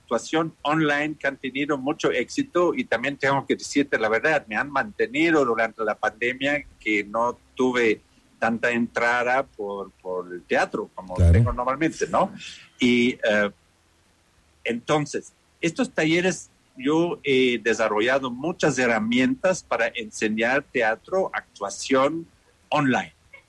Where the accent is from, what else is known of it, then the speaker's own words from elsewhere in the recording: Germany; Spanish is a second language; now in Ecuador; la mirada de un gringo, digamos, soy alemán, pero aquí me dicen gringo, sobre el Ecuador